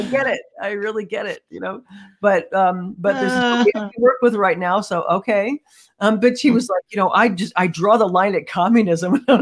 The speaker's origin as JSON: {"language": "English", "region": "Ohio", "country": "United States", "tie": "born or raised there", "said": "I grew up in Northeast Ohio"}